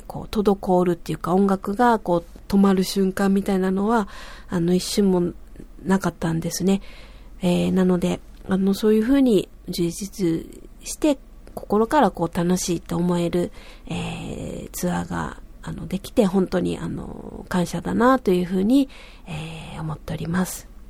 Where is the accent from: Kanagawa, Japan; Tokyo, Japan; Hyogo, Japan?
Hyogo, Japan; Kobe; 私のふるさとである神戸